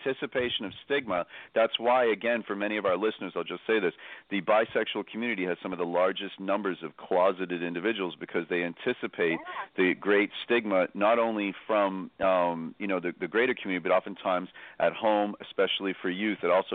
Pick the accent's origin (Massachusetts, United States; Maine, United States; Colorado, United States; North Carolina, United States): Massachusetts, United States; Boston; I tell people I'm Boston Irish, but I was really from a very traditional Irish Catholic background in Boston